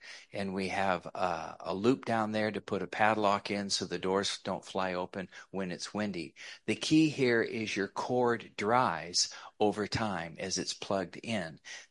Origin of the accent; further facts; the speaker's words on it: Juneau, Alaska, United States; I grew up in Juneau, worked on commercial fishing boats starting at age 7 with my uncle through college